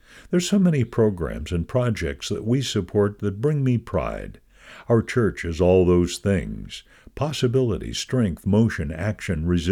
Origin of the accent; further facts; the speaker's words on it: Puerto Rico; Growing up in Puerto Rico, I learned that after hurricane storms and anything was quite stressful, that sharing a meal was very important.